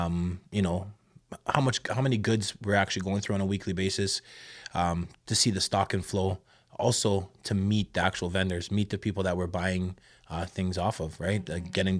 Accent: Jamaica; because we are Jamaican. We love everybody, right?

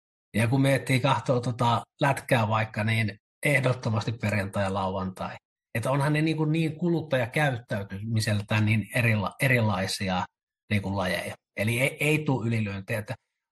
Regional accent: Savo, Finland; kun olen tuosta Savosta kotoisin

